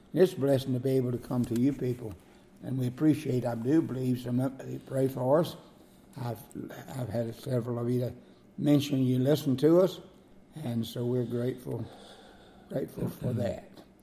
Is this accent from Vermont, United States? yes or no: no; Gordo, Alabama, United States; I'm from Gordo, Alabama, and I pastored for 59 years